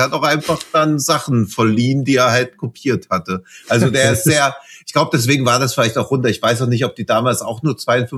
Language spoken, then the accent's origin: German; Bad Hersfeld, Hesse, Germany; Also ich komme ja aus Hessen, also aus Hersfeld.